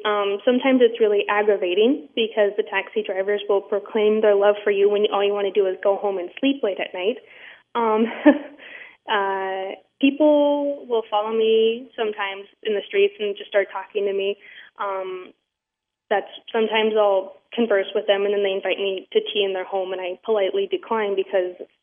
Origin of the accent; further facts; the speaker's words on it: United States; now in Senegal; They don't assume that I'm from the United States, which is kind of weird a little bit. I would assume that I was American immediately.